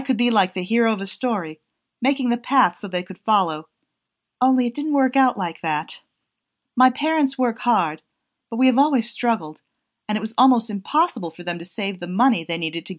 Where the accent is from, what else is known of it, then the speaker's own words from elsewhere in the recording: Mexico; I'm originally from Mexico.